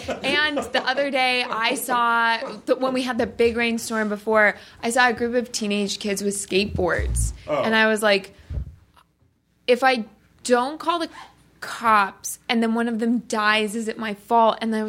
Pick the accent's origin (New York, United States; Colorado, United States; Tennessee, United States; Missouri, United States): Colorado, United States; I'm from Colorado, so I know what you mean.